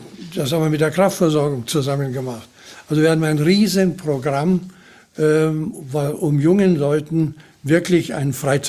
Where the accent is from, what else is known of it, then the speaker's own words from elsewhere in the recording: Hesse, Germany; also born or lived in Sudetenland; now in Neuwied, Germany; ich war 6 Jahre, als wir vertrieben worden sind aus dem Sudetenland, sind dann nach Hessen gekommen, haben dort bis 1951 gelebt.